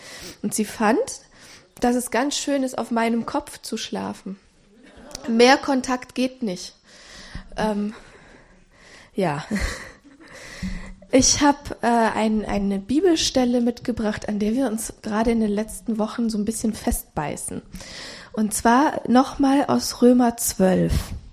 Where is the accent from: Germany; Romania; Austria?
Romania; Ich bin in Rumänien aufgewachsen mit einem ja Unrechtsregime.